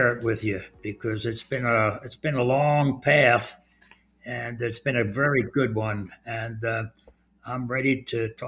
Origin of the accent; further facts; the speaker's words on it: Philadelphia, Pennsylvania, United States; when I was growing up in Kensington, that's a section of Philadelphia, I went to high school